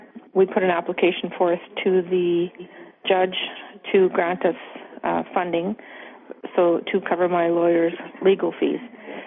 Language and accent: English; Dauphin, Manitoba, Canada; from Dauphin, Manitoba.